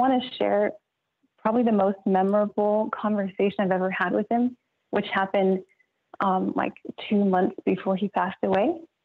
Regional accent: California, United States; Hi, I'm from the San Francisco Bay Area

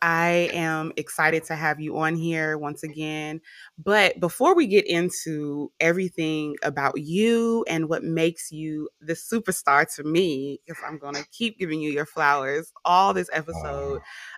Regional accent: California, United States; Well, I'm from the Bay. I know you're not from Los Angeles, but I am a Cali girl.

